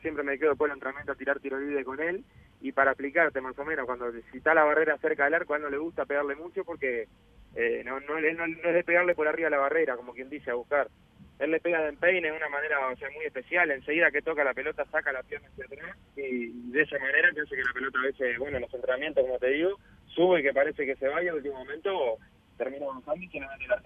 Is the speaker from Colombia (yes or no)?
no; Salinas, Canelones, Uruguay; moved away as an adult; also born or lived in Spain; yo salí de Salinas, jugaba ahí, a los 7 años me fui a jugar a Danubio